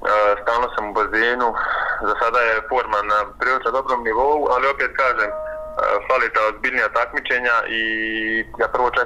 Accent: Bosnia & Herzegovina; Najveći ovdje problem kod nas u Bosni i Hercegovini

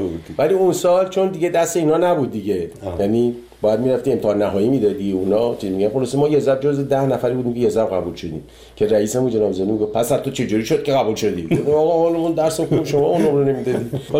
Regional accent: Iran; moved away; 30 خورده سال که از ایران من اومدم بیرون

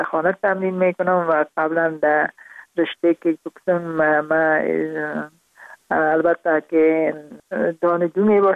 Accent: Parwan, Afghanistan; also born or lived in Kabul; در خود شهر کابل به دنیا آمدیم، من از پروان هستم

